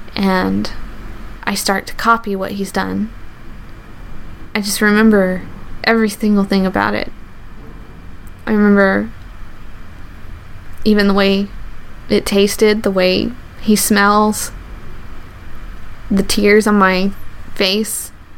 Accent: the South, United States; born or raised there

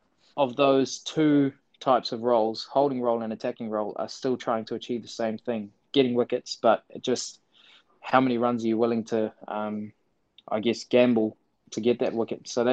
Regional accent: New Zealand; Growing up in New Zealand

